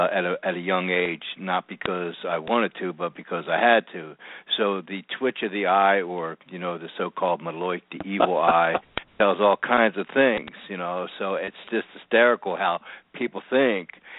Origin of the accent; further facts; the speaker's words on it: Norristown, Pennsylvania, United States; I grew up in a town called Norristown, Pennsylvania, right outside of Philadelphia, by King of Prussia Valley Forge area.